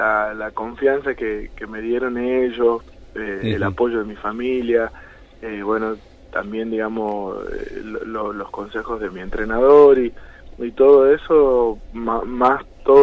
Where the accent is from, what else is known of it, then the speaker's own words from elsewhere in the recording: Tucumán, Argentina; como yo soy tucumano y estoy en constante movimiento entre Buenos Aires y Tucumán